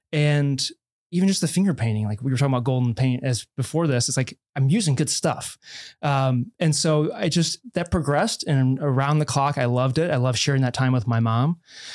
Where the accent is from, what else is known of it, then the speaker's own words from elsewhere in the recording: St. Louis, Missouri, United States; Yeah, I grew up in St. Louis, Missouri